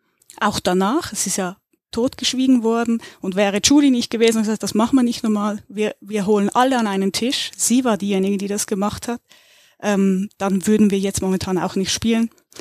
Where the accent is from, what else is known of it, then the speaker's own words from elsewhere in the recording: Switzerland; Und per Zufall komme ich aus der Schweiz